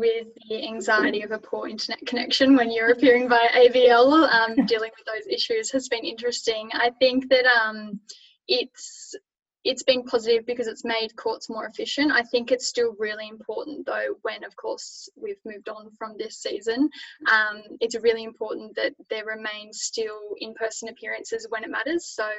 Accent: Newcastle, New South Wales, Australia; also born or lived in Sydney; I'm back in Newcastle, and it's because I grew up in Newcastle and my husband and I always knew we wanted to live in Newcastle.

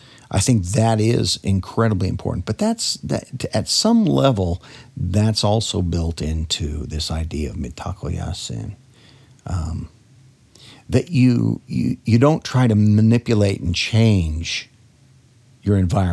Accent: Nebraska, United States; also born or lived in Texas; now in South Dakota, United States; I grew up on the Great Plains, Nebraska, and lived in the panhandle of Texas for a while, and now, of course, have lived in South Dakota for a long time.

